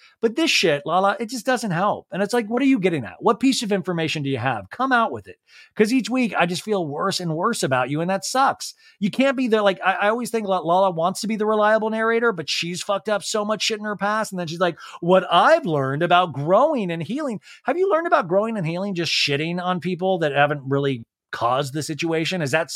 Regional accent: Arizona, United States; And I came from Arizona. And it was like, me and my buddies from ASU, we all worked there.

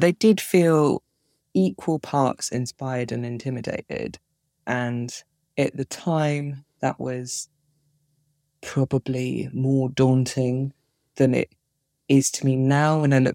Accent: Plymouth, South West England, United Kingdom; although I grew up in Plymouth, which is like more of a city. And she moves to London and I moved to Edinburgh to study.

